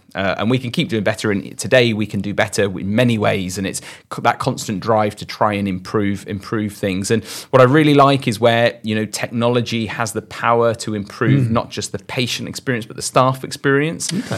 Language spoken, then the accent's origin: English; Leamington, West Midlands, United Kingdom; born there; So I was born in Leamington, but grew up elsewhere and came back for medical school.